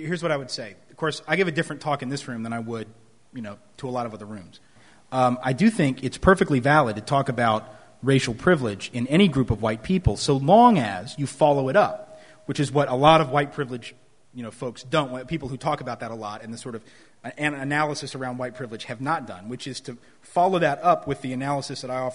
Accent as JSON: {"language": "English", "region": "the South", "country": "United States", "said": "I will say, you know, I'm from the South, and I've been around a lot of choirs"}